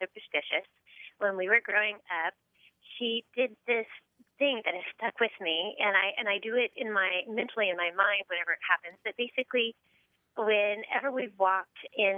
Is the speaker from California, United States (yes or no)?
yes; San Diego, California, United States; Actually, I'm from San Diego, but I'm actually in D.C. today.